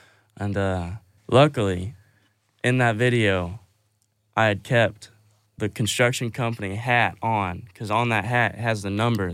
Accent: Hackett, Arkansas, United States; they flew down from Los Angeles, California to Arkansas and drove to where my hometown is, Hackett, Arkansas, and they recorded two songs in the rec room of my house.

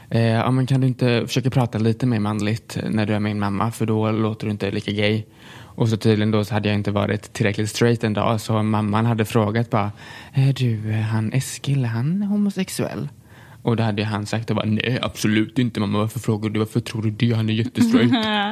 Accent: Tranås, Jönköping County, Sweden; Jag är uppväxt i Tranås

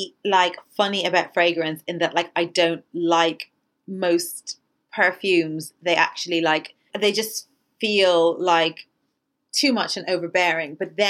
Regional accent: Ireland; when I was growing up in Ireland, you couldn't buy makeup for like any darker skin tones because there were just no people of color there whatsoever.

